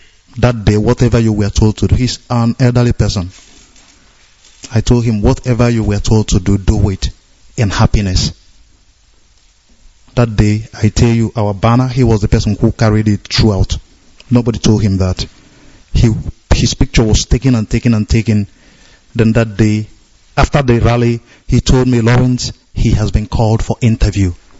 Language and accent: English; Onitsha, Anambra, Nigeria; I hail from Onichado, Umude village in Onichado, Biafra land.